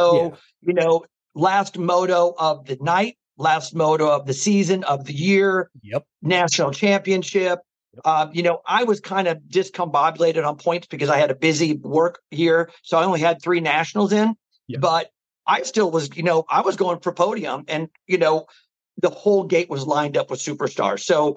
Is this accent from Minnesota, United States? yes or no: no; St. Louis, Missouri, United States; Yes, sir. Yeah, born and raised in St. Louis.